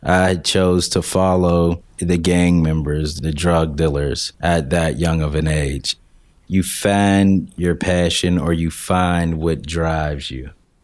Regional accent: Wilkinsburg, Pennsylvania, United States; When I was growing up in Wilkinsburg, you hear, you know, you don't know where a stray bullet's going to come from.

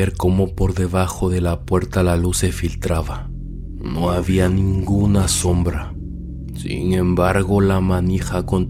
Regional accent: Michoacán, Mexico; Viajé de mi pueblo en el estado de Michoacán a una pequeña comunidad en el estado de Guerrero.

